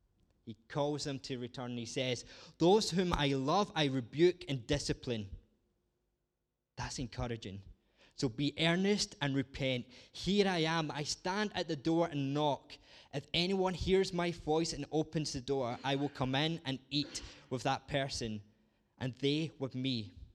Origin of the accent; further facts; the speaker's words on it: Scotland, United Kingdom; I'm a Scot